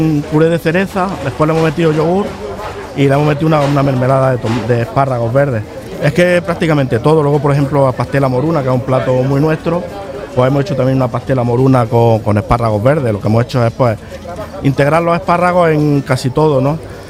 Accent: Mecina Bombarón, Andalusia, Spain; now in Otura, Spain; Yo soy de Mecina Bombarón, de La Alpujarra.

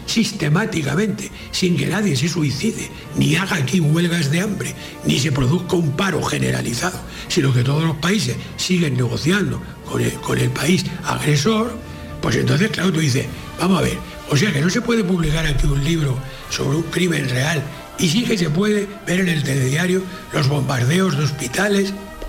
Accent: Castile, Spain; Pero yo entiendo esa novela, la entiendo perfectamente, porque siendo castellano, esa violencia, yo la entiendo, tremenda.

